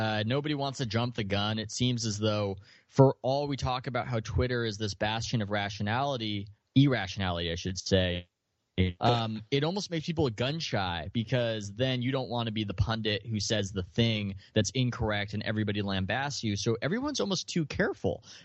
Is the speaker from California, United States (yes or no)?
yes; San Diego, California, United States; I'm from San Diego originally.